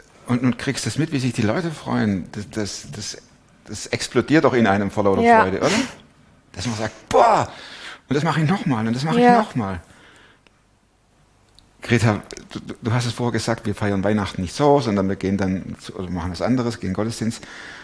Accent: Swabia, Germany; Ist egal, ich bin Schwabe, genau.

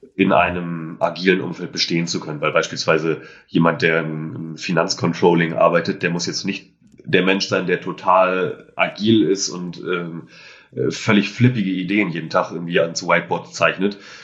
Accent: Itzehoe, Schleswig-Holstein, Germany; ich komme ursprünglich aus Itzehoe, Kreis Steinburg in Schleswig-Holstein.

